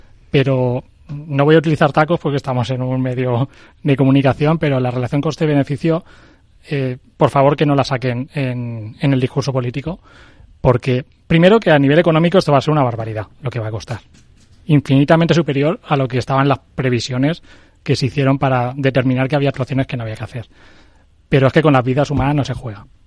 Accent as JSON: {"language": "Spanish", "town": "Torrent", "region": "Valencian Community", "country": "Spain", "said": "Mi pueblo se ha organizado en Torrent, ayuda al municipio de al lado, que es Picaña."}